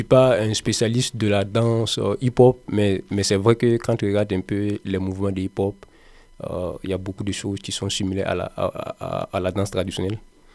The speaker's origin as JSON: {"language": "French", "country": "Burkina Faso", "tie": "born or raised there", "also_born_or_lived": "Côte d'Ivoire", "said": "Je suis né en Côte d'Ivoire et j'ai grandi au Burkina Faso. Je suis d'origine d'ailleurs burkinabé."}